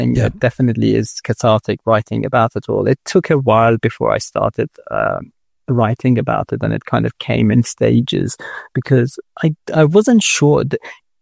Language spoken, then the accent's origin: English; Iran; I do kind of a little bit feel like it was because I grew up in Iran.